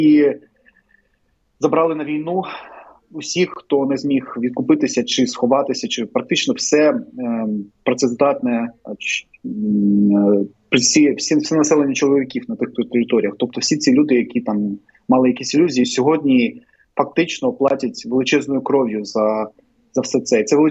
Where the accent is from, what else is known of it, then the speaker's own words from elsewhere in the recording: Volnovakha, Donetsk Oblast, Ukraine; я також з Донбасу, точніше з Волновахи.